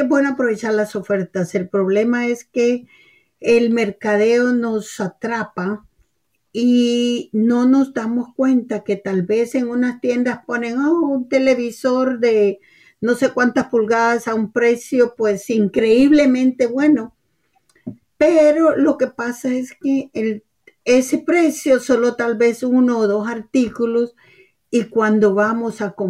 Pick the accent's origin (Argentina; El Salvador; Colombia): El Salvador; now in United States; cuando llegué a los Estados Unidos, fue este día, el Día de Acción de Gracias, porque yo soy originaria de El Salvador